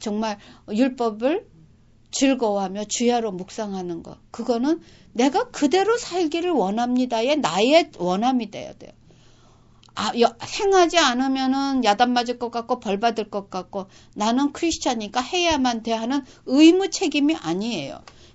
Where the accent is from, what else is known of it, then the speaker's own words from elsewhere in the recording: South Korea; 제가 한국에서 자라서 여기서 성인이 됐는데